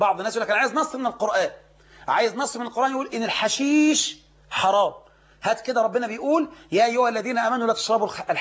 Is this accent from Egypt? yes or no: yes; Egypt; ما يكون بلعب الورق اللي احنا نسميه عندنا في مصر الكوتشينة